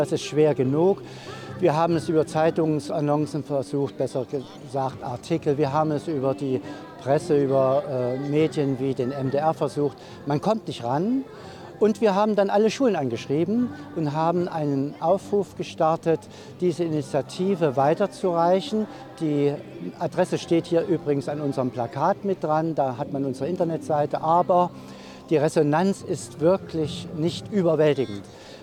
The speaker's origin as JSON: {"language": "German", "town": "Weimar", "region": "Thuringia", "country": "Germany", "tie": "born there", "said": "Ich bin hier zum Beispiel in Weimar geboren."}